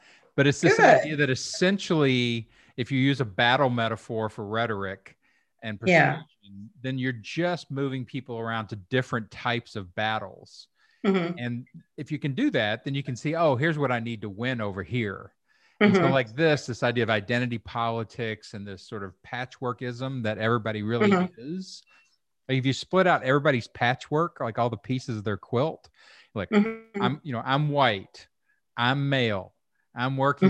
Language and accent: English; Louisville, Kentucky, United States; You know, I came from Louisville and it's named after a French king, but it's incredibly German and it has a lot of Irish.